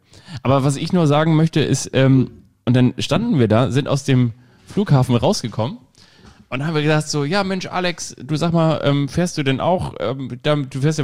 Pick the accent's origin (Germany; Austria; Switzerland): Germany; Kiel, Schleswig-Holstein; Ich bin ja auch in Kiel aufgewachsen.